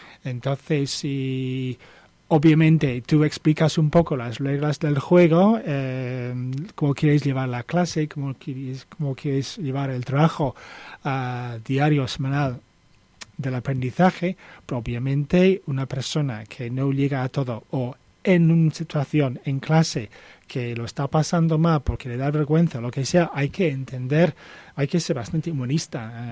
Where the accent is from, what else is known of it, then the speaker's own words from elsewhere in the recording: United Kingdom; Spanish is a second language; moved away; soy británico, llevo muchos años aquí, soy muy joven de espíritu, y no tan joven de cuerpo